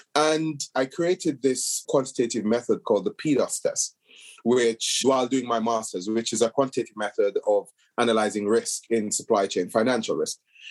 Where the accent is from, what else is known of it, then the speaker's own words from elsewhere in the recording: Jamaica; I'm Jamaican. I was born in Jamaica, but I have mixed heritage. There's a mixture of Cuban, German, and a mixture of, yes, Irish, African going on. And so I spent most of my life growing up in Jamaica.